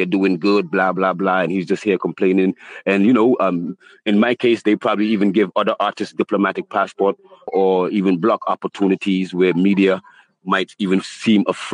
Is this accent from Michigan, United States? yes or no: no; New York, United States; growing up in New York, I used to rap, but the context was different.